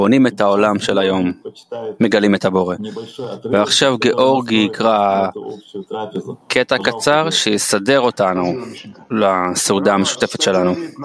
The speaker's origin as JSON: {"language": "Hebrew", "town": "Odesa", "region": "Odesa Oblast", "country": "Ukraine", "moved": "yes", "lives_now": "Israel", "said": "אני יצאתי מאודסה, הייתה לי קבוצה, הגעתי לכאן, נולדתי בעשירייה."}